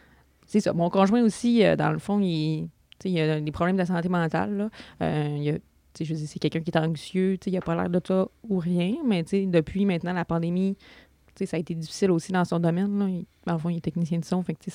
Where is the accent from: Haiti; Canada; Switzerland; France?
Canada; Saguenay, Quebec; now in Alma, Canada; Je viens du Saguenay, en fait. Maintenant, je suis à Alma. J'ai grandi entre Saguenay et Alma parce que mes parents étaient séparés.